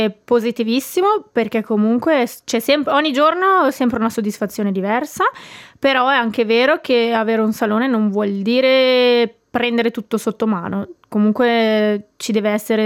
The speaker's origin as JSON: {"language": "Italian", "town": "Mesocco", "region": "Graubünden", "country": "Switzerland", "said": "vengo da Mesocca, ho 24 anni"}